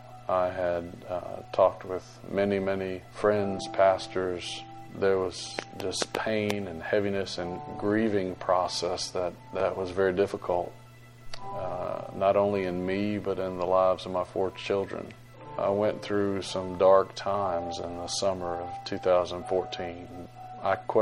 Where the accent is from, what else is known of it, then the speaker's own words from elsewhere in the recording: Virginia, United States; I went home, took the kids home to my hometown in Virginia for Christmas